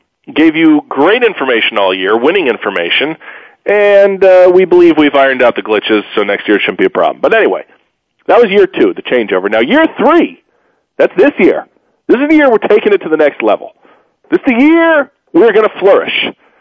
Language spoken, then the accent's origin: English; Fargo, North Dakota, United States; I'm like from Fargo, from the Midwest, they're bad.